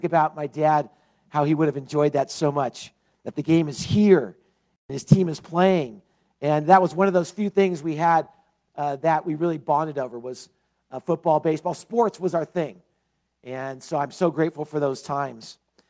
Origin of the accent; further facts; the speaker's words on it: Los Angeles, California, United States; I grew up in Los Angeles. I was born about 2 miles from the stadium, Sophie Stadium in Inglewood there.